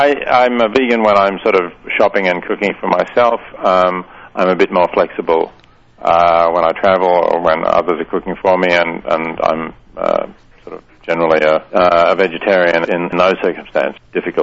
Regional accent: Victoria, Australia; I mean, I'm from Australia. In fact, I'm from the other Victoria, the state of Victoria.

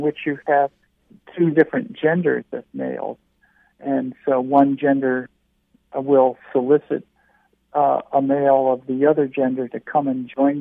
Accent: Indonesia; also born or lived in Philippines; I grew up in Indonesia and the Philippines

